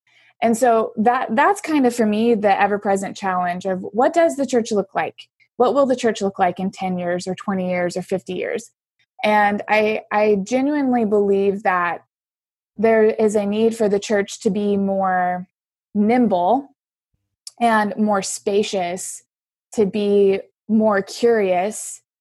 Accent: Illinois, United States; I guess I should also preface, I come from Southern Illinois. So I come from the rural Midwest.

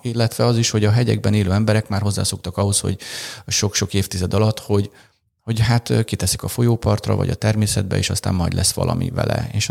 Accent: Karcag, Jász-Nagykun-Szolnok, Hungary; also born or lived in Leningrad, Russia; Szovjetunióban születtem, édesanyám magyar, édesapám pedig ukrán, és egy éves koromban Magyarországra költöztünk, több helyen laktunk, és 3 éves, 2,5 éves koromban Karcagra költöztünk

